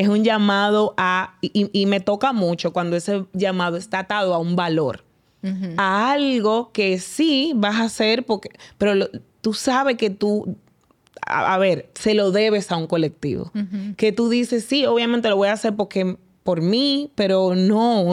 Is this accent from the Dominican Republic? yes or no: yes; Dominican Republic; yo lo viví como niña dominicana del barrio y del campo.